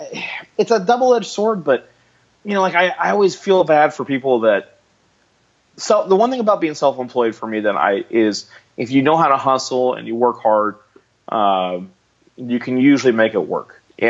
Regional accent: Elk Grove, California, United States; I'm here from Sacramento, same place I'm still at now, and from a town specifically called Elk Grove, which is just you can't tell where Elk Grove starts and stops and Sacramento begins.

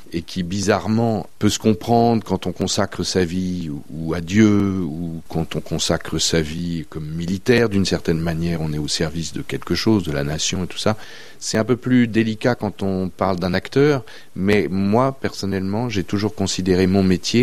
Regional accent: Laval, Pays de la Loire, France; moi je suis mayennais, je suis né à Laval, donc c'est pas très très loin.

